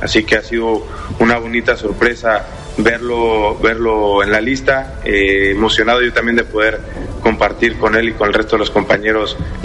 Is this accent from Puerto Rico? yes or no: no; Mexico; que sepan que nosotros somos mexicanos y que nos sentimos orgullosos de serlo